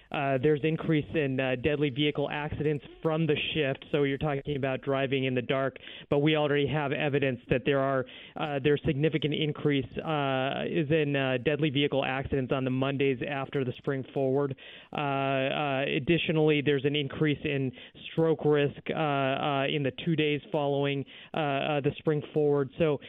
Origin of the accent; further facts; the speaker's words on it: Arizona, United States; moved away as an adult; So I grew up in Arizona, and, you know, when I first moved out of Arizona to the East Coast, it was daylight savings time that was weird